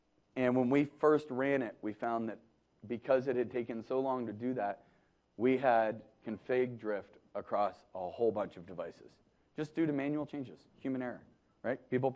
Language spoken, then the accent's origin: English; Toronto, Ontario, Canada; now in Seattle, United States; I'm from Toronto, so I know snow.